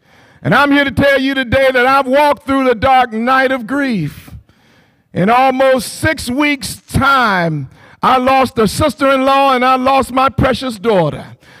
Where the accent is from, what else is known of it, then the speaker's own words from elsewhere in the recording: Georgia, United States; Where I grew up in Candler County, they used to sing a song